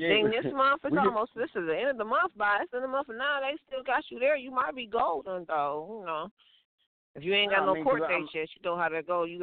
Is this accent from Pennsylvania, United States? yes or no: no; Georgia, United States; also born or lived in Cincinnati; now in Orlando, United States; I was raised in Georgia. I lived in Ohio, Cincinnati, for a few years, for about 8 years. And I just recently moved to Orlando, Florida.